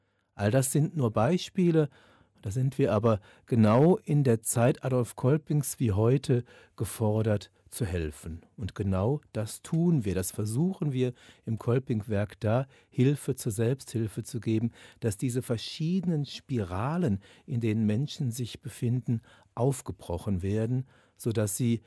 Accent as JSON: {"language": "German", "region": "Rhineland-Palatinate", "country": "Germany", "said": "Ich stamme aus dem Bistum Trier, aus der Mosel- und Eifelgegend. In meiner Heimat gibt es sehr wenig Kolpingsfamilien."}